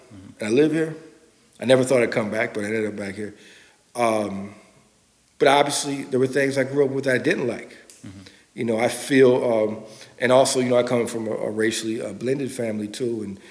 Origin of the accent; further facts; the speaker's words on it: St. Louis, Missouri, United States; So I kind of had this history where I'm growing up in North St. Louis County, very much part of North County